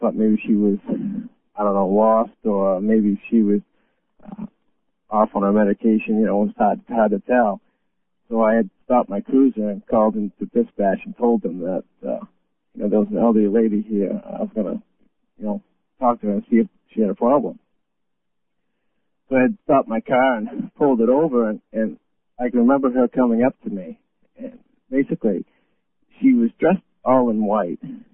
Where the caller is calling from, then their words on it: Maine, United States; I'm from Maine.